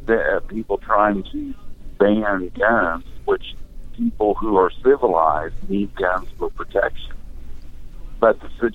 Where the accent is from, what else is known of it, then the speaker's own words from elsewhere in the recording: Missouri, United States; I'm from Missouri.